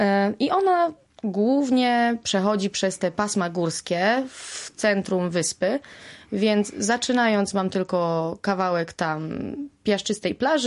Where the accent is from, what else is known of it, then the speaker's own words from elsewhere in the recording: Stare Sioło, Subcarpathian Voivodeship, Poland; also born or lived in Lubaczów; Urodziłam się w Lubaczowie, natomiast wychowywałam się w takiej małej wiosce, Stare Sioło.